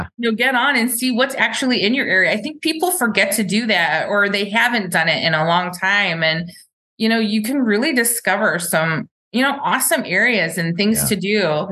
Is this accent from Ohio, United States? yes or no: yes; Cleveland, Ohio, United States; now in Columbus, United States; I mean, I came from Cleveland, so there's a turnover there too. I mean, I am, you know, the CLE is pretty awesome. But Columbus, it really is home to me.